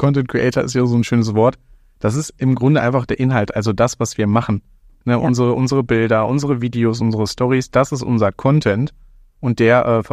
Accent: Italy; ich bin Italiener

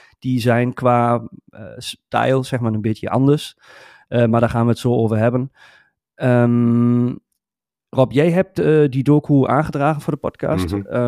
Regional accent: Germany; Dutch is a second language; Ja, kijk, weer iets geleerd als Duitse.

